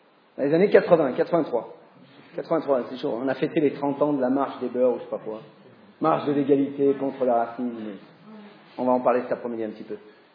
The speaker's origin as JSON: {"language": "French", "town": "Vénissieux", "region": "Auvergne-Rhône-Alpes", "country": "France", "said": "Alors, moi je suis lyonnais, hein, je suis vénitien, pas loin d'ici. Hein. Je suis de Vénissieux, quartier des Minguettes. Donc, je suis né il y a très très longtemps."}